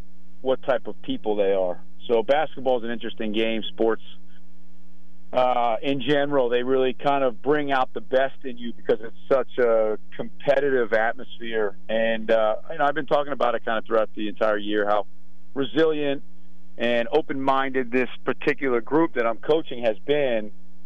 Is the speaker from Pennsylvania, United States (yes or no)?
yes; Philadelphia, Pennsylvania, United States; I feel like, growing up in Philadelphia, I feel like this is my own version of WIP after an Eagles game on a Sunday